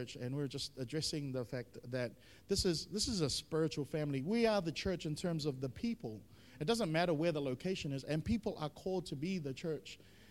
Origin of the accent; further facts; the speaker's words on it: Auckland, New Zealand; But, like, Singapore is the polar opposite of where I grew up in Auckland.